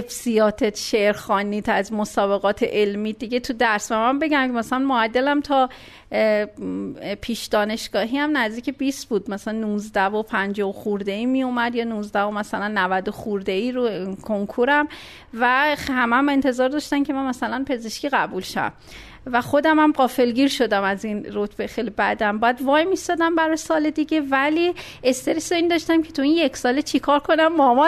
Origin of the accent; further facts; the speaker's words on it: Isfahan, Iran; born there; من متولد 62 اصفهان هستم